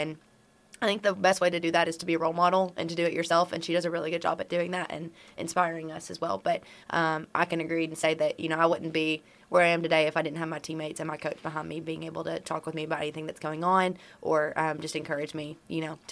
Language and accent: English; Jonesboro, Arkansas, United States; it's probably a little bit easier for me because I'm from Jonesboro, but she's from Benton, so it might be a little bit harder.